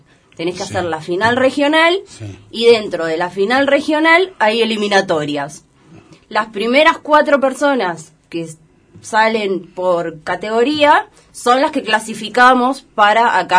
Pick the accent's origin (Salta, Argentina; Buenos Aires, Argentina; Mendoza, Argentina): Buenos Aires, Argentina; Soy principalmente de Buenos Aires, vivo en Buenos Aires